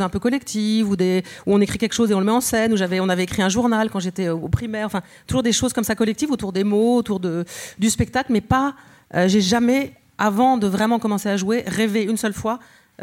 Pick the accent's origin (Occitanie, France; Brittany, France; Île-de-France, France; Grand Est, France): Grand Est, France; Et je suis alsacienne.